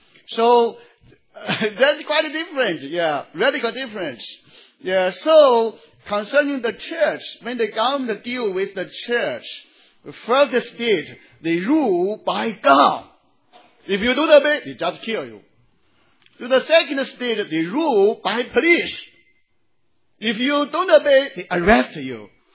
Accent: Shandong, China; English is a second language; Such like in my hometown in Shandong province, in the east of the Shandong province, and the north of Shandong province, their tongues is so radically different.

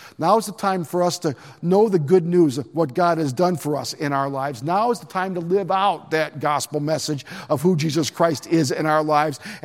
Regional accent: Chicago, Illinois, United States; I grew up in Billy Graham's church, for those of you that don't know my whole story. I was born in Chicago, and my mom sang with Billy Graham's radio program, Songs in the Night.

